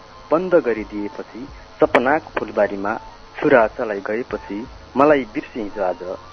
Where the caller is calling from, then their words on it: Nepalgunj, Lumbini Province, Nepal; नेपालगंजबाट।